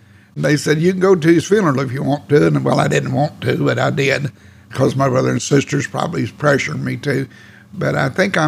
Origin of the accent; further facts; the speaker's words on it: Paola, Oklahoma, United States; born there; Well, we think we was born around Paola, Oklahoma.